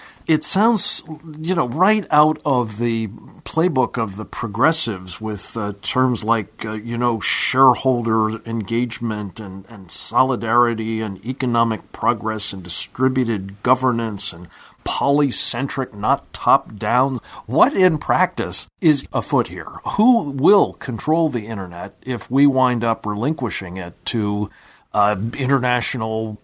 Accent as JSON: {"language": "English", "region": "Pennsylvania", "country": "United States", "tie": "born or raised there", "said": "He represents with great distinction the people of my home state, Pennsylvania."}